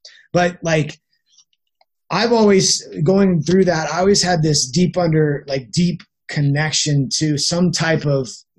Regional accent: Utah, United States; growing up in Utah, right, having missionaries and stuff like that.

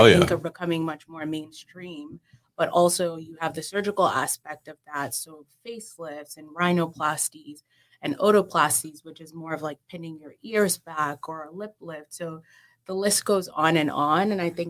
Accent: Nigeria; But I'm Nigerian, lived in Nigeria for a little bit. I still have a lot of family there.

